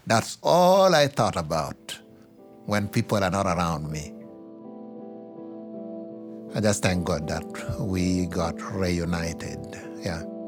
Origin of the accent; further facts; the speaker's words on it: Uganda; moved away; I came from Uganda and came to this country as a refugee. I fled political persecution. I knew if I had stayed in Uganda, I wasn't going to be alive.